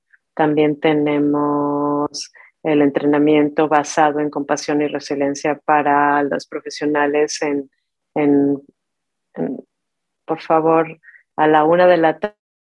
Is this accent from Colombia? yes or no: yes; Colombia; now in Argentina; Soy de Colombia, pero vivo en Argentina.